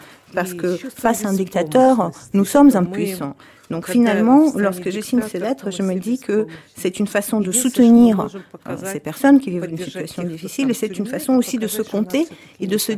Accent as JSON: {"language": "French", "country": "Ukraine", "said": "On me traite de quelqu'un qui poursuit les idées de Bandera parce que je viens d'Ukraine."}